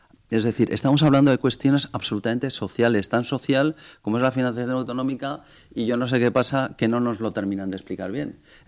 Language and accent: Spanish; Valencian Community, Spain; tenemos que hacerlo por esa doble perspectiva, como valencianos y desde luego por la utilidad social.